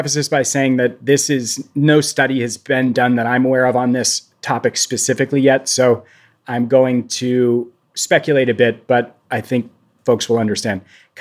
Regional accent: Maine, United States; in my home state of Maine

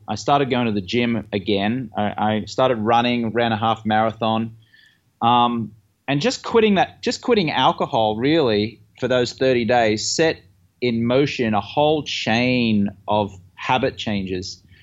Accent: Australia; also born or lived in England; now in Los Angeles, United States; growing up in Australia and then again in England, and then when I first came to Los Angeles.

